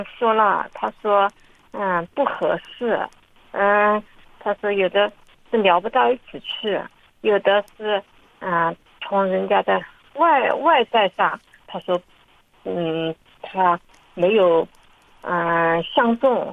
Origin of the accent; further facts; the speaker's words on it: Changzhou, Jiangsu, China; 在我们我是常州的这一块